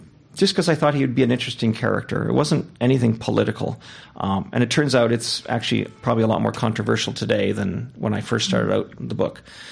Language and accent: English; Canada; also born or lived in Mexico; now in United States; And as an immigrant myself, I'm from Canada. I was an immigrant in Mexico. I'm an immigrant here. I was an immigrant in Asia.